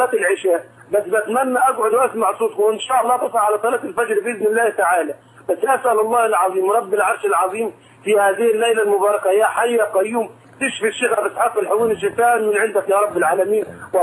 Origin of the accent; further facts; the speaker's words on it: Sharqia Governorate, Egypt; انا من الشرقيه